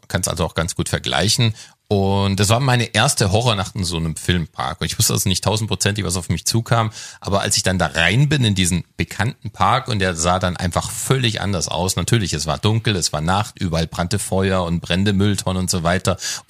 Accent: Baden-Württemberg, Germany

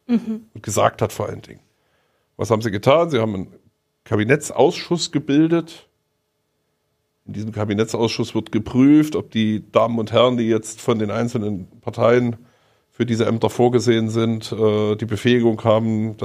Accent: Erfurt, Thuringia, Germany; komme aus Erfurt. Bei mir klingelt auch ein bisschen was.

